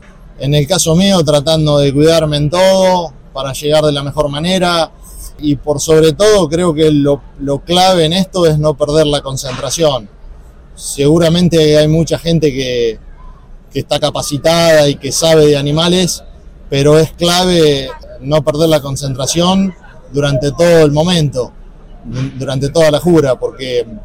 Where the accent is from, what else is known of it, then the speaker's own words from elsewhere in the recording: Trenque Lauquen, Buenos Aires Province, Argentina; Sigo en Trenkelauken, sí.